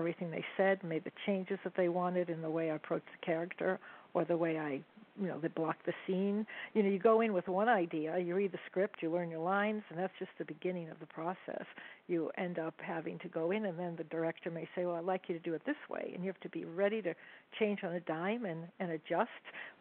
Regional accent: Boston, Massachusetts, United States; I grew up in the Boston area. And, again, came from 100% Greek background

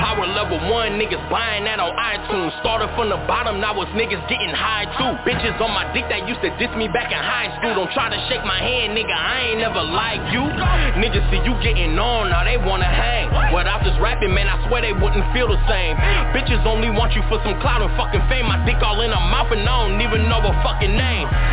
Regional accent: Minnesota, United States; Soundset's a Minnesota thing with the largest crowd. And I'm from Minnesota, so I had to hold it down.

